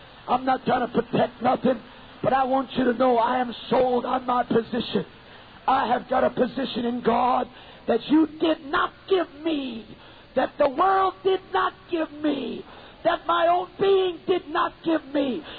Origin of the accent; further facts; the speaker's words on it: New York, United States; My mom and dad were sinners. We were raised in New York.